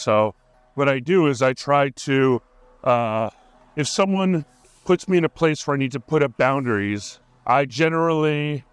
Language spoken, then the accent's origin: English; Hawaii, United States; because I found growing up in Hawaii very threatening and sometimes dangerous